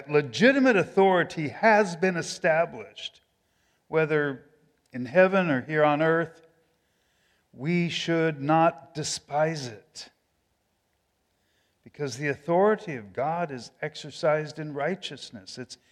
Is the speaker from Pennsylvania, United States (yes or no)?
no; Santa Cruz, California, United States; when we were growing up in Santa Cruz, I would often see a bumper sticker that called on the reader to question authority.